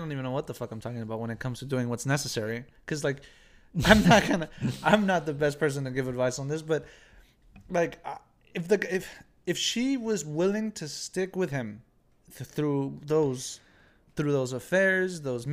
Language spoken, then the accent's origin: English; United States; I'm a man of culture, but I grew up in the States.